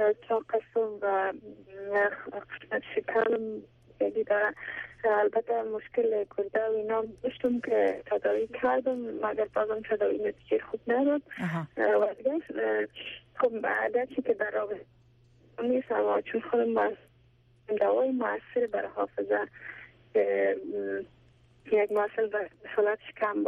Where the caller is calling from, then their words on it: Kabul, Afghanistan; از کابل هستم